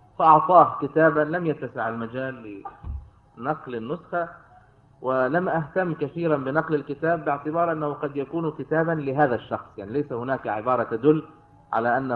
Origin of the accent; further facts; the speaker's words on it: Yater, South Governorate, Lebanon; من قريتنا من ياطر، عنده أرض بعيدة عن البلد